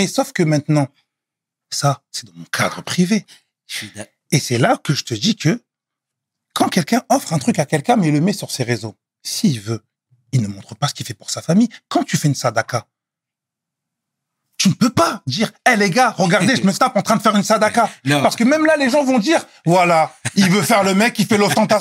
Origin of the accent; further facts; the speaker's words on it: Bordeaux, Nouvelle-Aquitaine, France; also born or lived in Paris, France; je suis né à Bordeaux. Ouais. T'as capté? Maintenant, moi, depuis que je suis petit, je suis entre Bordeaux et Paris.